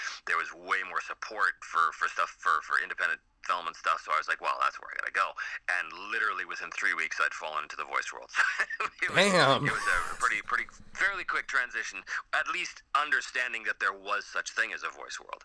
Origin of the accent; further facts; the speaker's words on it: Edmonton, Alberta, Canada; I grew up in Edmonton, Alberta, in Canada, which is in the prairies. So it's a sizable city